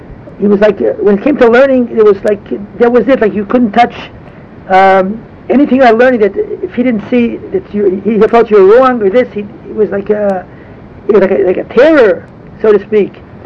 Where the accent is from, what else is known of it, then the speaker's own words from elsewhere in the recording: Chicago, Illinois, United States; It was because I came from Chicago.